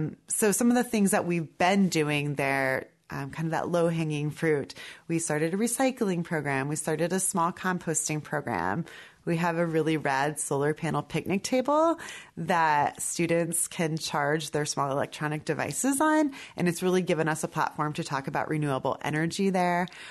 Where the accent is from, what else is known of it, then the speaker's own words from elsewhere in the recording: Wilton, Iowa, United States; Mostly my childhood, I grew up in rural Iowa. I grew up in Wilton, so eastern Iowa near Muscatine.